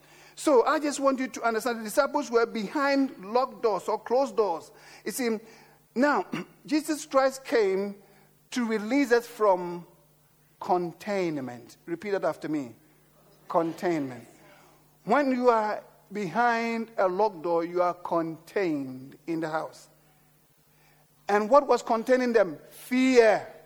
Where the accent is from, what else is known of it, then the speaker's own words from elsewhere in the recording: England, United Kingdom; Because I'm English. I don't want to upset them.